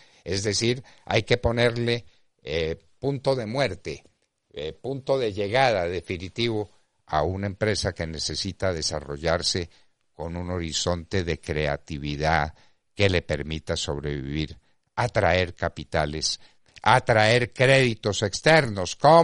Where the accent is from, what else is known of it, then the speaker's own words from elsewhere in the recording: Colombia; como patriotas, como colombianos interesados en el bien de todos, en el bien de la patria